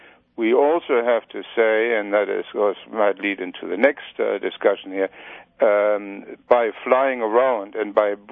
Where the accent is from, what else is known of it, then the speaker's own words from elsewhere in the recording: Germany; if you look at my home country, Germany, he's also appointed liberals to be cardinals.